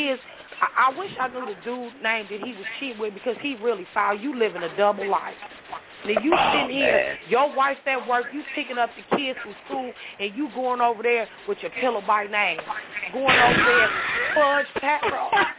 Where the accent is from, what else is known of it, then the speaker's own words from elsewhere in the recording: Vancouver, British Columbia, Canada; I'm from Vancouver.